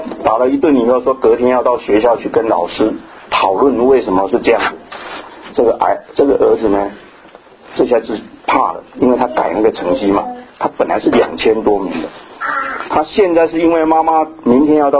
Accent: China; moved away as an adult; now in United States; 我们中国人有一个困扰，我们在特别是我们现在人在美国，我们大概我们都算第一代，也就是说我们不是土生土长的华人。

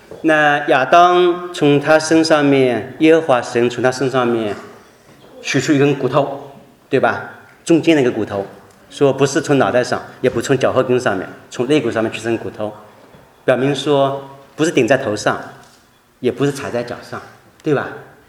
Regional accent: China; moved away as an adult; now in United States; 我在想，我那时候以前我没有来到美国以前，我是大陆来的啊。

